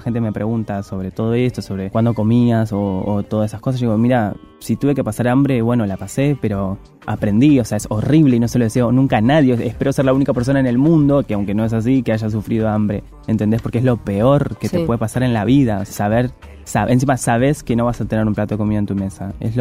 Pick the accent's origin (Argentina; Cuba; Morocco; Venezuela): Argentina; Fuerte Apache, Buenos Aires Province; soy gay, soy afeminado porque amo, soy drag queen, cantante, soy del Fuerte Apache.